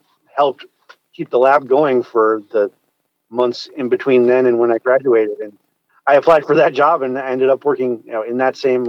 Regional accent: Virginia, Minnesota, United States; I grew up on the Iron Range of Minnesota. The town where I went to high school was Virginia, Minnesota. So basically right smack dab in the middle of the Iron Range.

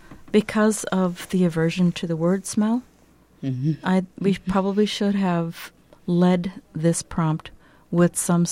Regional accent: West Coast, United States; I was remembering that I had... really profound experience upon going back to my hometown. I had moved from the West Coast to the East Coast, and upon returning, I smelled the trees, and it just brought me right back to my childhood.

